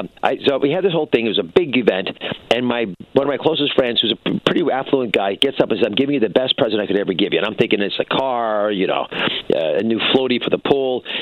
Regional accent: Atlanta, Georgia, United States; also born or lived in Cleveland; I didn't grow up there. I was born in Cleveland. I actually grew up in Atlanta.

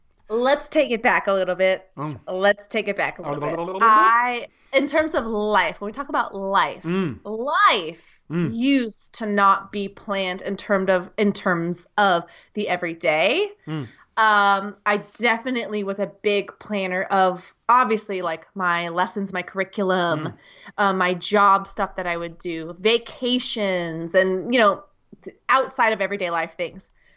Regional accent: United States; from the United States.

